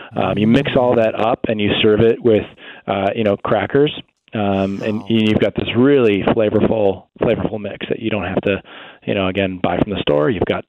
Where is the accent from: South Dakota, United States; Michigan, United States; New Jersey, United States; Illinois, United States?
Michigan, United States; So we grew up in the Detroit suburbs, and my great-grandmother passed on this pickle recipe to our family.